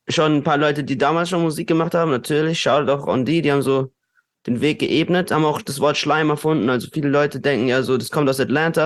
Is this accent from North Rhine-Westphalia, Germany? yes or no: no; Durlach, Baden-Württemberg, Germany; Und ich denke mir so, Bro, ich bin aus Durlach.